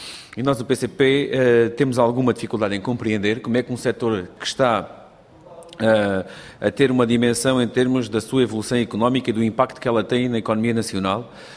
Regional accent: Alentejo, Portugal; Eu, como alentejano, sempre que tenho que vir dormir a um hotel em Lisboa, tenho que pagar, apesar de ser português

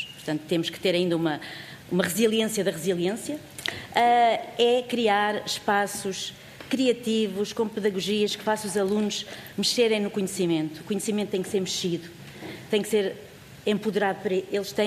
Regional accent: Bombarral, Leiria, Portugal; venho do Oeste, venho de Bom Barral, sou professora de Educação Especial há alguns anos.

